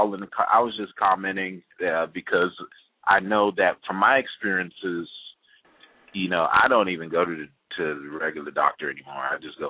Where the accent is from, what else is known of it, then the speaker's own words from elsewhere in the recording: Youngstown, Ohio, United States; Yeah, I'm from Youngstown.